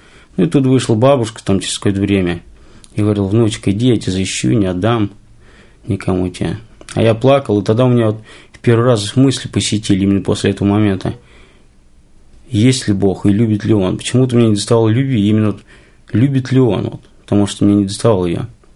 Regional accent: Ryazan Oblast, Russia; also born or lived in Moscow; мне 34 года. Родился в Москве. самом маленьком возрасте меня увезли в город Рязань, там в поселок один, называется Спожок. Там я вот рос.

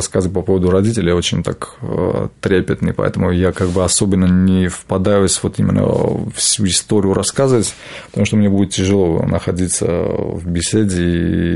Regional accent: Armenia; потому что мы, армяне, считаем, что когда ты родился армянином, ты уже христианин

